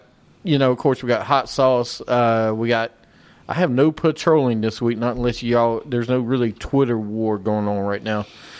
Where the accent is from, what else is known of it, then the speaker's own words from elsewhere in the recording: the South, United States; I'm from the South. I don't, you know, hang with all that.